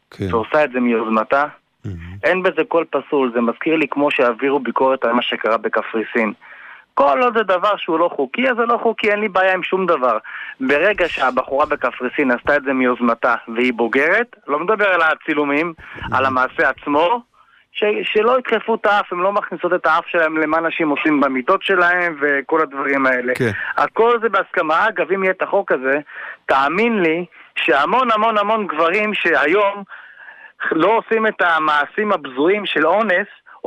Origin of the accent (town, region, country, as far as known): Rishon LeZion, Central District, Israel